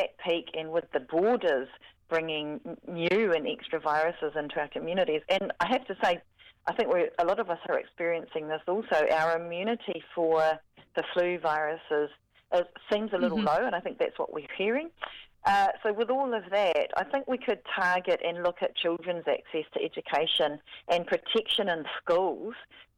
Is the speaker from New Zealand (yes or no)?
yes; Counties Manukau, Auckland, New Zealand; but also Counties Manukau, we're hearing, you know, that's my hometown, mm-hmm. my hood.